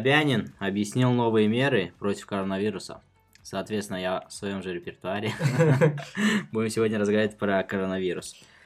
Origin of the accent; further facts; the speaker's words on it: Tajikistan; Russian is a second language; я не верю, я только таджик